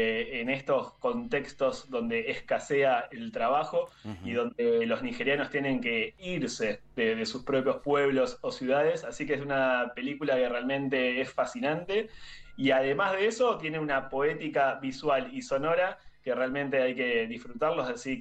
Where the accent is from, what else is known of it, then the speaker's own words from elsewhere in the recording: Argentina; uno como argentino, tan lejos de África